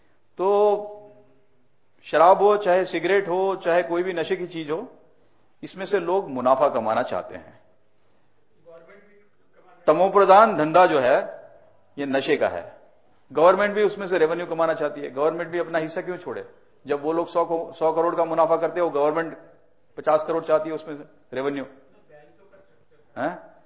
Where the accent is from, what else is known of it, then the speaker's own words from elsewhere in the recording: Gujarat, India; मैं गुजरात में रहता हूं, मैं गुजरात से हूं वैसे इस जन्म में